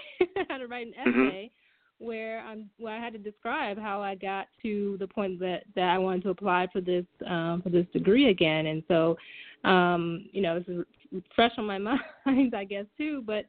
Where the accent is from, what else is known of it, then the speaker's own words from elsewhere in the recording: Rock Hill, South Carolina, United States; I went to Winthrop University back in my hometown in Rock Hill, South Carolina